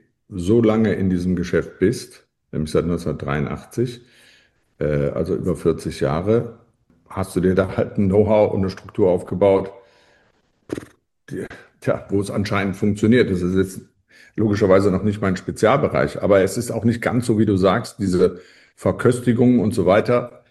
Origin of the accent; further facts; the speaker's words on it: Cologne, North Rhine-Westphalia, Germany; als Kölner kennt man diese Agentur natürlich